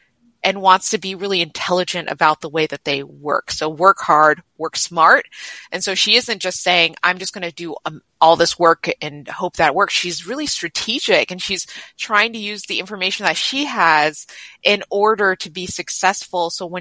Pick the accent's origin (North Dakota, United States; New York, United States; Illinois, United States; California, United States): California, United States; Oakland; I grew up, so I was born and raised around Oakland, California. So born in Oakland, California. And I split my time between Oakland, Chinatown.